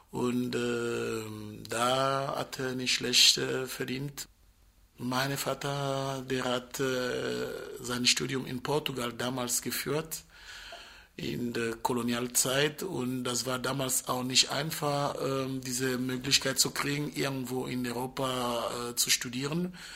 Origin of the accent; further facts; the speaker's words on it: Angola; German is a second language; moved away as an adult; now in Germany; Ich komme aus Angola in Südwestafrika und das ist ein Ex-Kommunistland.